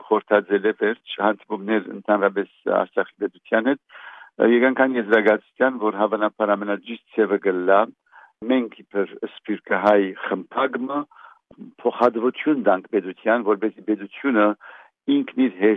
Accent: Lebanon; also born or lived in Iraq; Ես Լիբանանահայ եմ, սովորական արմատներս Հյուսիսային Բաշկաստանն են

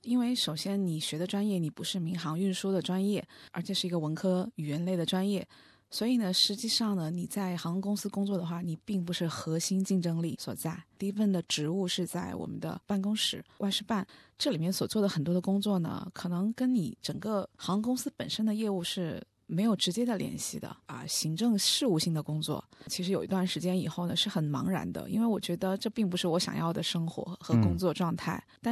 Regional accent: Hubei, China; 我的家乡在湖北。

